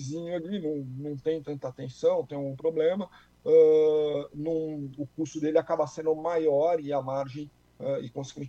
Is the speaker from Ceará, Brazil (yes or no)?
no; São José do Rio Pardo, São Paulo, Brazil; É da minha terra lá, São José do Rio Pardo ali.